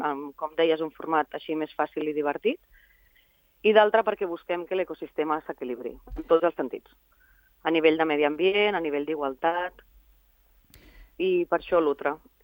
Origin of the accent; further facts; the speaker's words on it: Esparreguera, Catalonia, Spain; al tram d'Esparreguera, que és del poble d'on jo soc